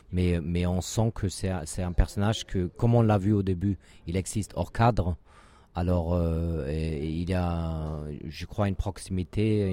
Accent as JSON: {"language": "French", "country": "Germany", "lives_now": "France", "said": "Moi, je suis allemand, mais j'habite en France."}